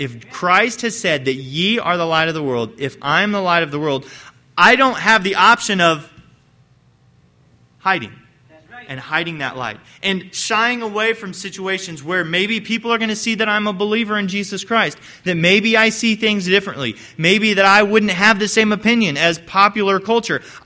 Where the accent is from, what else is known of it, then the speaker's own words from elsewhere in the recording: Illinois, United States; I'm from East Central Illinois. We don't really have hills in East Central Illinois. It's really flat lands where I come from.